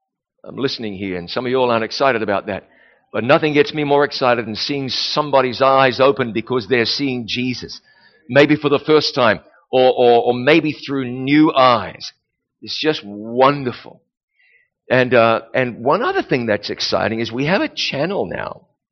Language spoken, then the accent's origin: English; New Zealand; now in United States; You know, I'm bilingual. I grew up in New Zealand where we had miles per hour, and then we transitioned to kilometers per hour. Now I live in the United States where it's miles per hour.